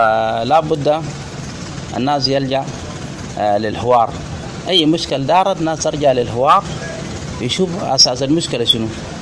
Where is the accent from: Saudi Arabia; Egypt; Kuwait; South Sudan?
South Sudan; أي منطقة أنا مشيت فيها أنا بكون مستقر، أنا جنوبي